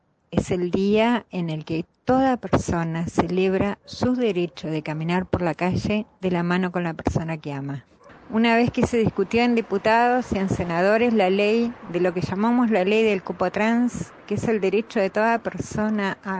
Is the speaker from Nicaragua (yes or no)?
no; Argentina; nosotros, como argentinos, como argentinas